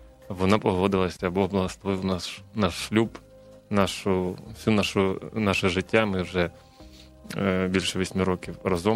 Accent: Kakhovka, Kherson Oblast, Ukraine; Ми з Херсонської області. Я з міста Каховка, моя дружина з міста Нова Каховка. Я з маличку посвящаю дом молитви, моя дружина взагалі з дитинства віруюча.

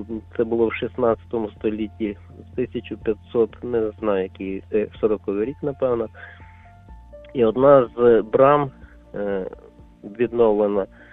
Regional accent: Rohatyn, Ivano-Frankivsk Oblast, Ukraine; Я родом з Рогатина, місто на Франківщині.

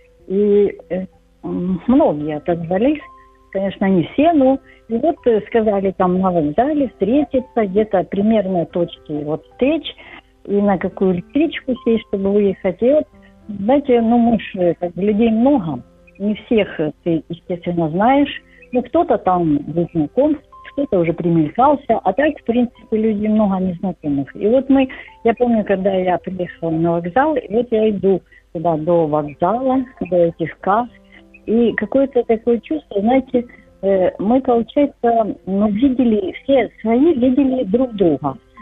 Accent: Dnipro, Dnipropetrovsk Oblast, Ukraine; Я з України, з Дніпра.

